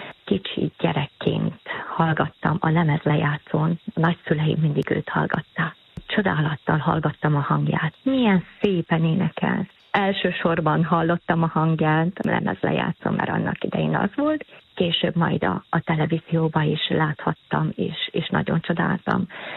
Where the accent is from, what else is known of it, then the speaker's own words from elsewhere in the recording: Hunedoara, Hunedoara County, Romania; also born or lived in Cehu Silvaniei; Én Erdélyből származom, Vajdahunyadon születtem, a nagyszülők is ott laktak, a szüleim is. Utána meg átköltöztünk a Szilágycsánkba, és az óvoképzőt pedig Nagyenyeden végeztem.